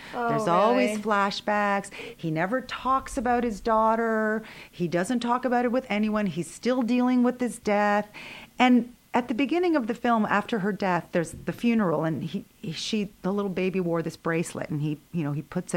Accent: Canada; And so being Canadian, I didn't learn the whole history of the moon landing and Neil Armstrong.

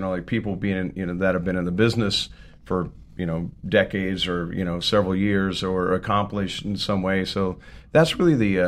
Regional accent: Dodge City, Kansas, United States; moved away; I'm literally from Dodge City, Kansas, so I got the hell out of Dodge.

